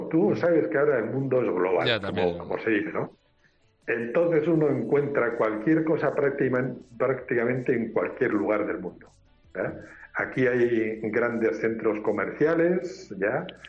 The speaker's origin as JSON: {"language": "Spanish", "town": "Lerín", "region": "Navarre", "country": "Spain", "tie": "born or raised there", "moved": "yes", "said": "Yo siempre he mantenido ese contacto con Navarra y con mi pueblo de Lerín, al cual siempre llevo en el corazón."}